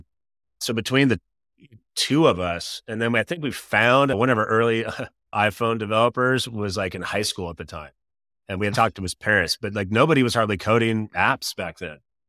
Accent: Kent, Washington, United States; my father worked for Boeing, so I grew up in Kent.

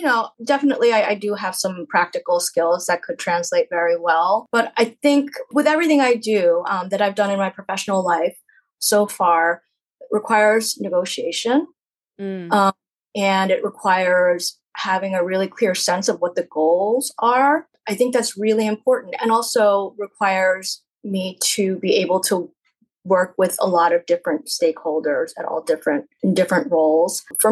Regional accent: Richboro, Pennsylvania, United States; I grew up in Pennsylvania. I grew up outside, about maybe 50 minutes outside of Center City, pretty close to New Jersey, a little small town called Richboro. It was about 15 minutes away from New Hope.

